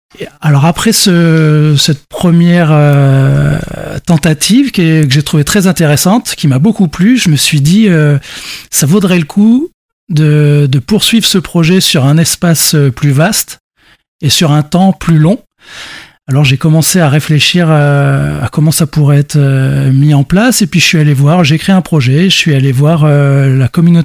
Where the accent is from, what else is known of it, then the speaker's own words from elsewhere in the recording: Chambon, Nouvelle-Aquitaine, France; born there; Alors oui, je suis né à Chambon, en Charente-Maritime